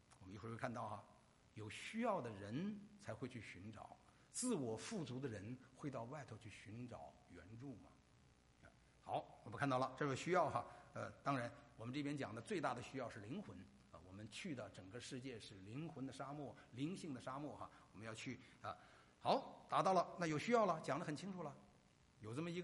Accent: Hong Kong; 他是从大陆来，我是香港的

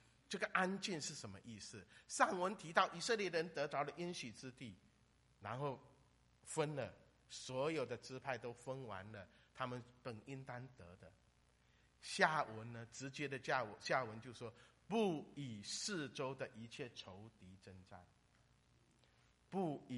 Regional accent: Fujian, China; 因为我是福建前线长大的，

